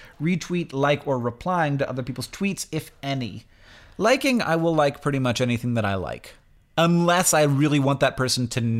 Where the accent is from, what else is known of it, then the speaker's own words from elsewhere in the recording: United States; I'm American. I live in this country. He is my president.